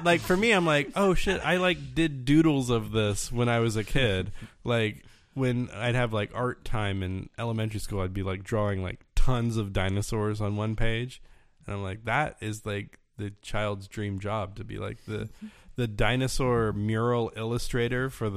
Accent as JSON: {"language": "English", "region": "Florida", "country": "United States", "tie": "born or raised there", "said": "I grew up in Florida"}